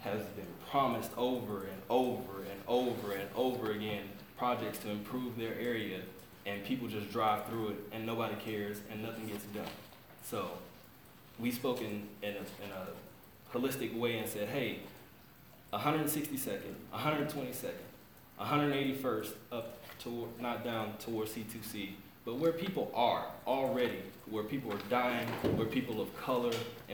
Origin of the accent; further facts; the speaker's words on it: Houston, Texas, United States; I'm from Houston, and I've sat through Katrina, and I've sat through multiple.